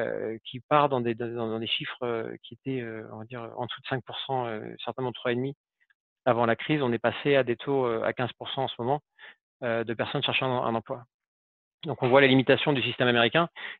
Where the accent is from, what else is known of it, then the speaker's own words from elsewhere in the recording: France; En tant que Français, on a ce côté débat